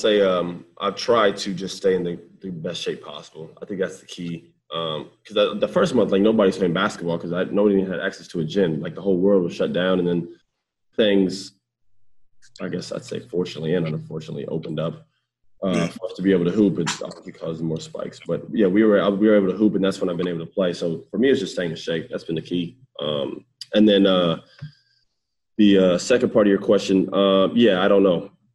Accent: Orlando, Florida, United States; I grew up in Orlando, so this is a true like home court advantage for me

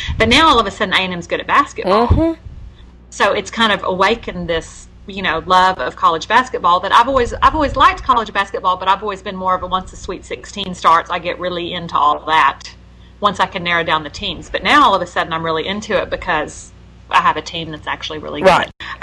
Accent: Houston, Texas, United States; because I grew up in Houston, my first experience with football before I really even understood college football was with the Houston Oilers.

